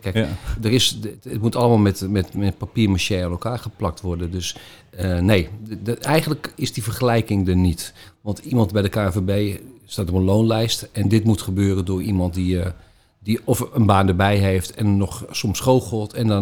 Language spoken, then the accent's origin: Dutch; Halfweg, North Holland, Netherlands; Ik kom zelf uit Halfweg